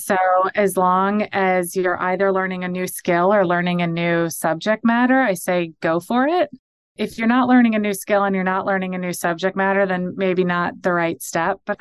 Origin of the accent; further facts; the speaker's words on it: United States; And as an American, I think we should be.